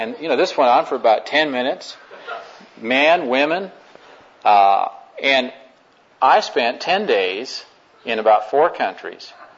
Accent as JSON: {"language": "English", "region": "New England", "country": "United States", "said": "I'm from New England, as someone pointed out recently, and we weren't trained in my family or in my neck of the woods to go around hugging people."}